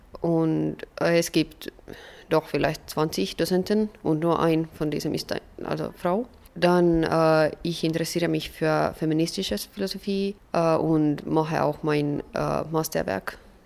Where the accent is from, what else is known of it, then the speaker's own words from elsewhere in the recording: Helsinki, Uusimaa, Finland; German is a second language; now in Tübingen, Germany; Ich bin hier als Austauschstudent und ich komme aus Helsinki Universität.